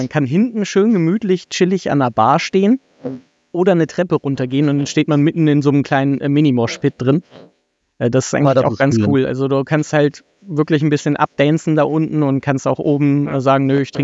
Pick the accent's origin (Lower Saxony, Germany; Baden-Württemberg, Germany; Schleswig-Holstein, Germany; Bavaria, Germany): Lower Saxony, Germany; Ich bin im Göttinger Raum aufgewachsen